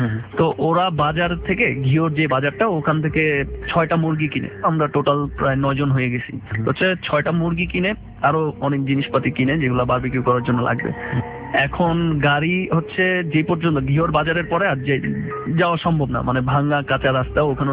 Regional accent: Dhaka, Dhaka Division, Bangladesh; ঢাকার ছেলে গ্রামের পথে, হচ্ছে একটু টেনশনে পড়ে গেলাম।

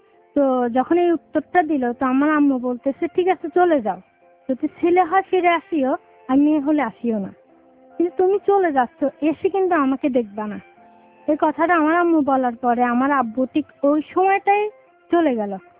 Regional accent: Chittagong, Chittagong Division, Bangladesh; আমি চট্টগ্রাম থেকে আসছি।

